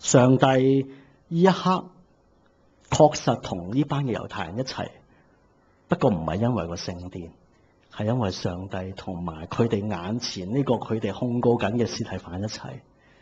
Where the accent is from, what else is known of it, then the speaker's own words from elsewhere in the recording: China; accent: Cantonese; 正正就係我哋廣東話變硬頸差唔多咁嘅意思